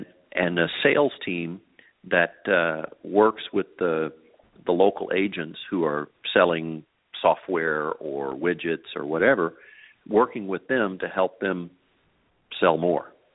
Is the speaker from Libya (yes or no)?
yes; Libya; moved away; I've been living out here, you know, almost 40 years. I grew up in Libya, you know, my teenage years in Libya, and then have lived in or worked in every Arab country, plus a lot of the peripheral states.